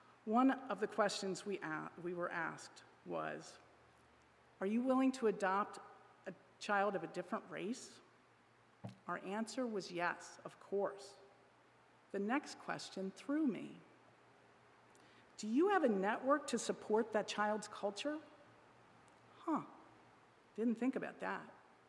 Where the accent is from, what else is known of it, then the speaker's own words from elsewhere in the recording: Pennsylvania, United States; also born or lived in Indiana / Scranton / Lancaster County; I was born in Indiana, grew up mostly in Pennsylvania, first around Scranton and then Lancaster County.